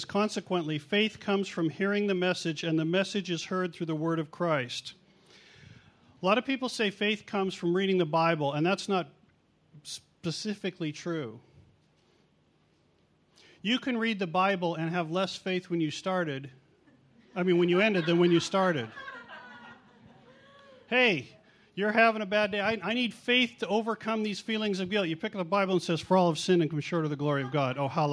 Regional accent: California, United States; We came from Southern California. They did have earthquakes.

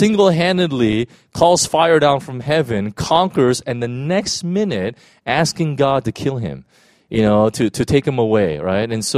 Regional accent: California, United States; I'm from California, so I know what an earthquake is, you know

